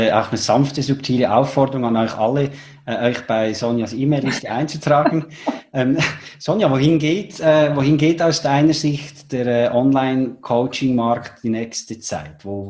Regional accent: Switzerland; Ich bin ja aus der Schweiz

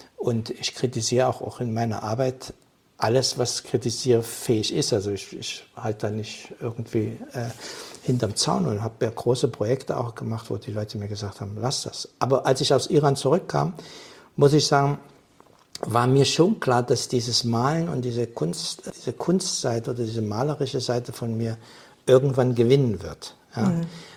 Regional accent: East Germany, Germany; Ich sage, ich komme da aus der DDR.

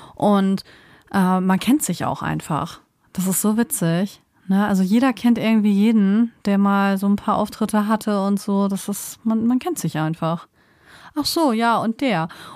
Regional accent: Lower Saxony, Germany; Ich komme ja eher aus der Nähe Hamburg, ne? Also ich habe ja zwischen Hamburg, Bremen, Hannover gewohnt. Bumm. Einmal in der Mitte, aber näher an Hamburg dran.

